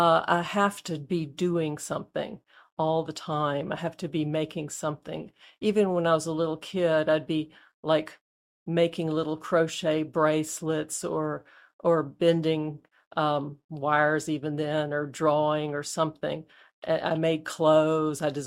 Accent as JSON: {"language": "English", "town": "Auburn", "region": "Alabama", "country": "United States", "said": "Well, I'm from Auburn, Alabama, went to college there."}